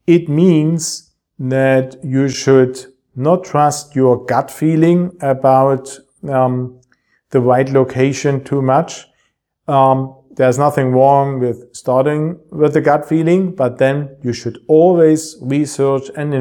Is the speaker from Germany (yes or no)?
yes; Germany; English is a second language; It just happened in my hometown a few weeks ago. Major bridge just crashed. And this is the Germany of 2024.